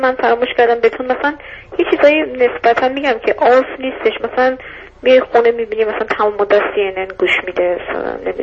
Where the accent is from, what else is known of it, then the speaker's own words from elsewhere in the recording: Iran; خب منم توی محیط محدود بزرگ شدم، ایران بزرگ شدم